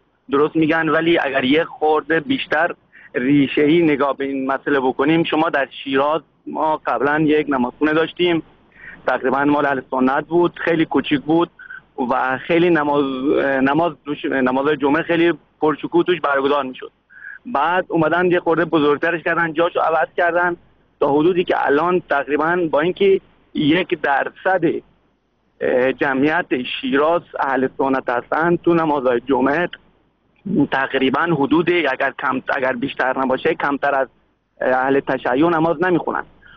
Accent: Iran; ما خودمون ایرانی هستیم

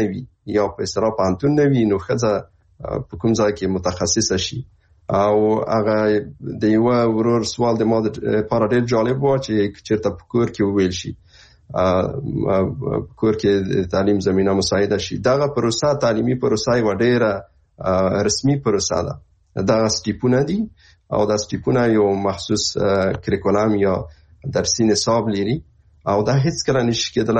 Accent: Afghanistan; ځکه موږ بس په افغانستان کې دی هغلته هم لومړنی ښوونځی هم هلته ویلی د های سکوله پورې

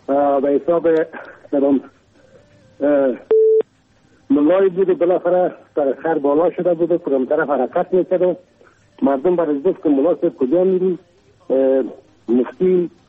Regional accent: Kabul, Afghanistan; اصلا از کابل هستم،

